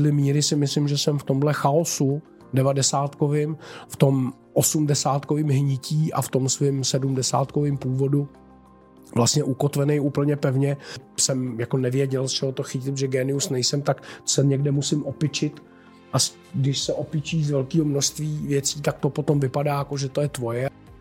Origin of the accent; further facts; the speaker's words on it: Karlovy Vary, Karlovy Vary Region, Czechia; born there; co se týče toho, že bych to vnímal jako svý rodiště, tak to je to, že to vím